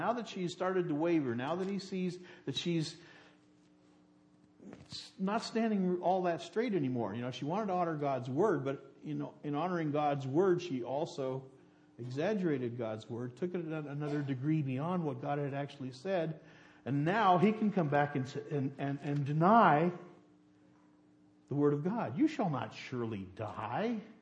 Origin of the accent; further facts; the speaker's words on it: West Virginia, United States; Then later, I grew up in West Virginia. And in West Virginia, in the church I grew up in, people thought you couldn't eat or drink inside the church building.